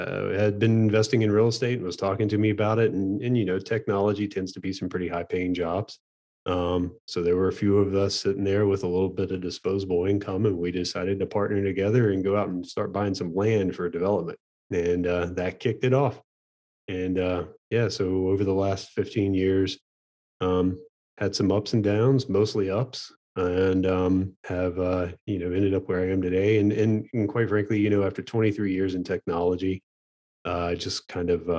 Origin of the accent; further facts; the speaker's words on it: Charlotte, North Carolina, United States; So who am I? … I own Harvest Properties Group. I'm out of the Charlotte, North Carolina area.